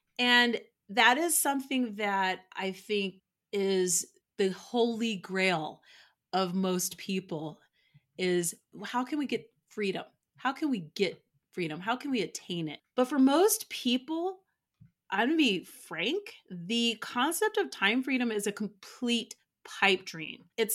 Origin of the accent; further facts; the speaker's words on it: Boulder, Colorado, United States; now in Denver, United States; I live in Denver, but I was working in a city called Boulder. I grew up in Boulder, so I didn't want to live there again.